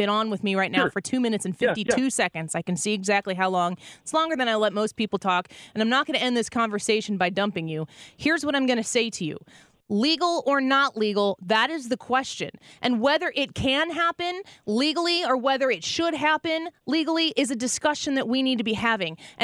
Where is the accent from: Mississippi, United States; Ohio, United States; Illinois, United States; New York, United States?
Illinois, United States; including in my home state, the state of Illinois